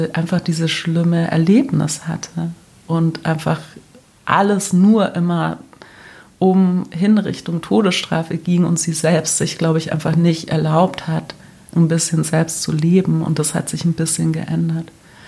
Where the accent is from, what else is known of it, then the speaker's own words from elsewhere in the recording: Germany; dass zumindest ich als Deutsche sage, okay, das ist verständlich